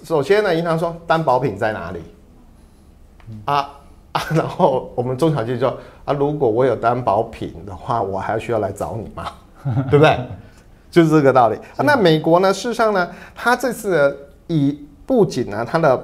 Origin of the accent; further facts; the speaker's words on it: Taiwan; 身为一个台湾人，我真的是觉得说，我们为什么那么笨？